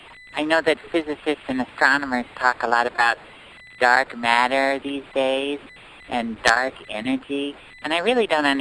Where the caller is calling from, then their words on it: Boulder, Colorado, United States; I'm calling from Boulder, Colorado.